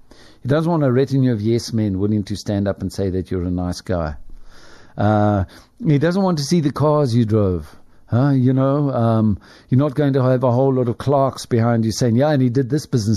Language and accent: English; Springs, Gauteng, South Africa; The family that I grew up in Springs, my hometown.